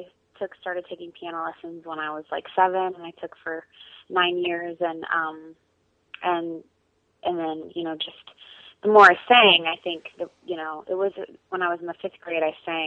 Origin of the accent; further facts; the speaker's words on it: Carmel, Indiana, United States; And I grew up in Carmel, Indiana, and kind of had a very normal childhood. Went to Catholic grade school, and I did go to Catholic high school as well